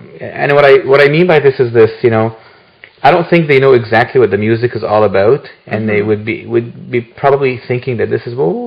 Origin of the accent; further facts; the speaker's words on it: Egypt; You know, since I'm, you know, I was born and raised in Egypt, so my terminology would be more Egyptian.